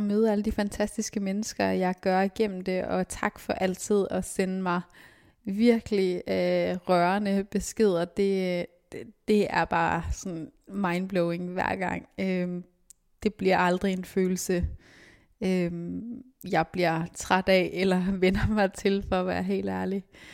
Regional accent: Aarhus, Central Denmark Region, Denmark; da jeg så i min hjemby i Aarhus

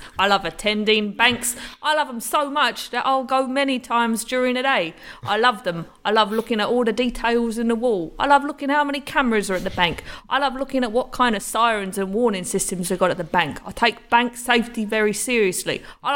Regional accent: England, United Kingdom; No, I've not been in jail in my home country, England.

